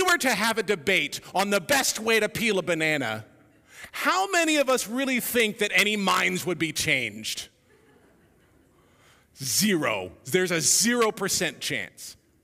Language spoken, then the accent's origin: English; Florida, United States; born there; I was born in South Florida. That's what we did there too.